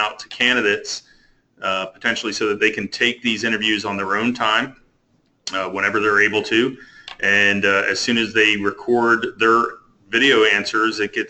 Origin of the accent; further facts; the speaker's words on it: Pennsylvania, United States; So I grew up in Pennsylvania. Went to Penn State University on a ROTC scholarship and was commissioned in the Marine Corps back in 1987 when I graduated Penn State.